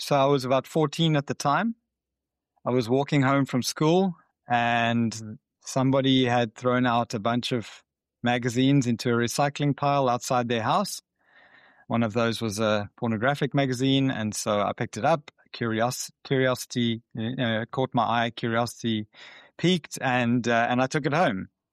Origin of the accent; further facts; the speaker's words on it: Cape Town, Western Cape, South Africa; So as like I said, I grew up in Cape Town.